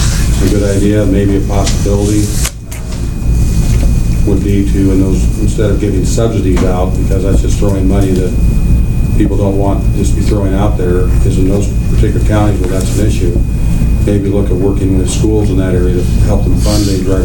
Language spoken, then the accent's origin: English; Colorado, United States; but I grew up in Colorado, and that's where I learned to drive.